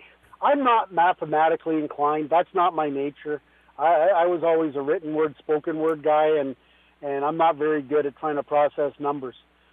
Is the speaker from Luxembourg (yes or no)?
no; Toronto, Ontario, Canada; that comes from a guy who was born and raised in Toronto and in the 1960s grew up a Toronto Maple Leaf fan.